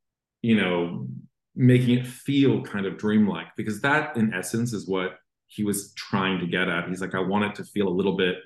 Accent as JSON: {"language": "English", "country": "Canada", "tie": "born or raised there", "said": "I was growing up in Canada and he was growing up in the UK"}